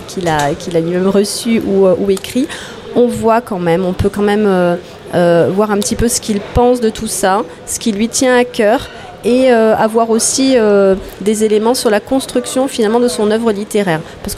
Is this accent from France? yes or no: yes; Provence-Alpes-Côte d'Azur, France; et même moi en tant que Provençale